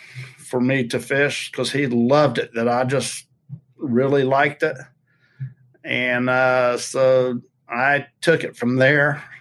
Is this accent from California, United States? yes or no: no; Augusta, Georgia, United States; born or raised there